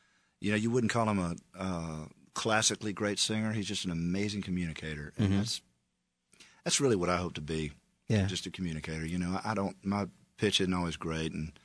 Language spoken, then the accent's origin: English; Memphis, Tennessee, United States; I grew up in Memphis. If you've ever been to Graceland Mansion, I grew up about 4 or 5 blocks from Graceland Mansion. It's kind of a tough neighborhood.